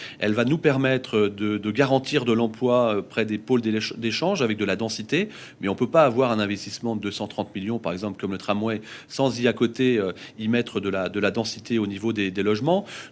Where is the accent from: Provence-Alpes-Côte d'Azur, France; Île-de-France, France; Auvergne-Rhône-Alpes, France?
Île-de-France, France; Poissy; Je suis né à Poissy, je vis à Poissy.